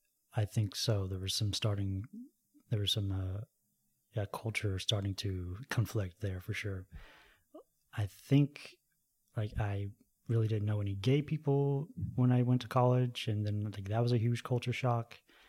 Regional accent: Chattanooga, Tennessee, United States; Well, I grew up in the South. I went to high school in Chattanooga, Tennessee. But my mom is from the mountains of West Virginia.

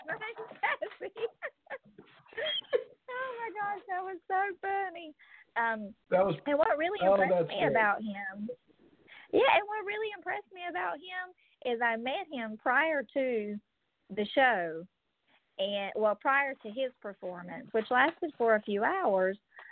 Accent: Conway, South Carolina, United States; I'm from the Conway Myrtle Beach area. That's where I was born and raised. I was born in Grand Strand Hospital. I was raised out near Surfside, down near Saucus Tea.

